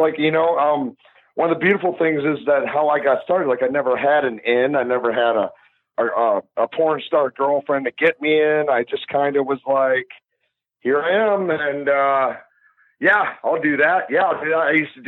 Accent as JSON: {"language": "English", "region": "Michigan", "country": "United States", "tie": "born or raised there", "said": "Oh, yeah, yeah. Well, I grew up in Michigan."}